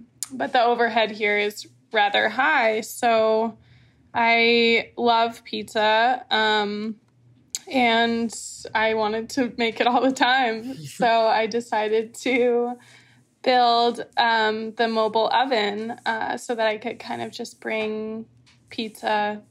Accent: Martha's Vineyard, Massachusetts, United States; So I was born and raised on Martha's Vineyard and grew up here.

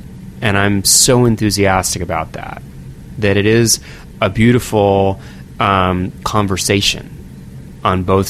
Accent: Woodbury, Connecticut, United States; Growing up in Litchfield County, Connecticut, growing up in Woodbury

